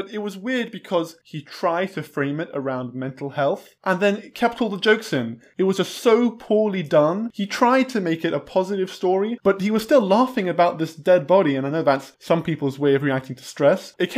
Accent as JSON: {"language": "English", "country": "United Kingdom", "said": "KSI is one of the most popular YouTubers from my home country, the United Kingdom."}